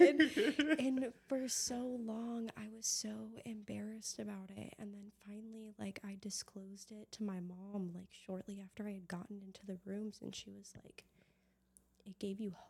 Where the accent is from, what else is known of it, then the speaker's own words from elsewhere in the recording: Chicago, Illinois, United States; And we moved to Chicago. And so I grew up in Chicago from about the time I was 5 until 2018. I was like 22, okay.